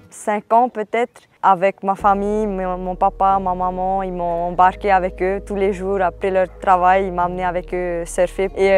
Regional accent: Huahine, Leeward Islands, French Polynesia; Je suis de Huahine, île à 30 minutes.

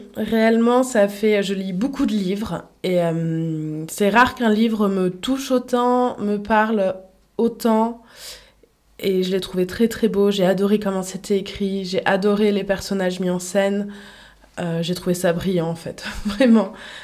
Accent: Aubenas, Auvergne-Rhône-Alpes, France; born there; je suis née en Ardèche, à Aubenas.

